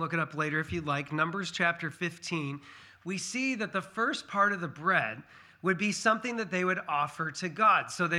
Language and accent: English; Washington, United States; I grew up in Eastern Washington State, where there was a lot of agriculture and a lot of apple orchards.